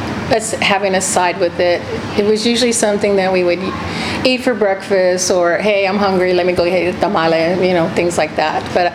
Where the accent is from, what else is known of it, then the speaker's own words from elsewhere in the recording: San Antonio, Texas, United States; I'm from San Antonio, and so there's a Delia's there.